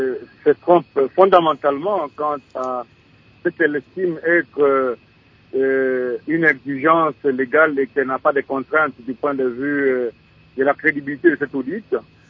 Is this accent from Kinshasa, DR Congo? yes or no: no; Tanganyika, DR Congo; Moi-même, je viens du Congo profond, le territoire de Katakokombe.